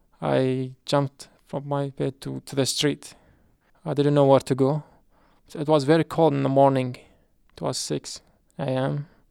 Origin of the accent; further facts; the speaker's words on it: Wasit, Iraq; English is a second language; now in United States; I'm from Iraq. It was a dream to live in America, like anybody else dream to live in America and to be successful.